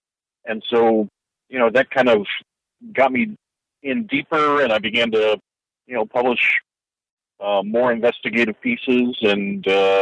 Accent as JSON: {"language": "English", "town": "Hilliard", "region": "Ohio", "country": "United States", "tie": "born or raised there", "said": "here in my hometown of Hilliard, Ohio, this cow town I grew up"}